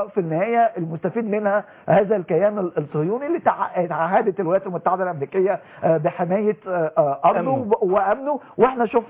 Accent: Egypt

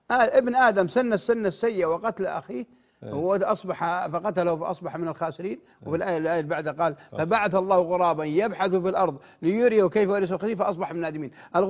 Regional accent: Buraydah, Al-Qassim, Saudi Arabia; وبالمقابل تجي مدرسة من عنيزة عندنا في بريدة

